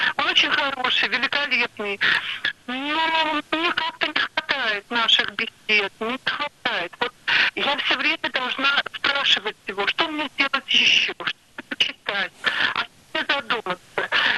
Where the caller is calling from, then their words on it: Saint Petersburg, Russia; звоню из Санкт-Петербурга.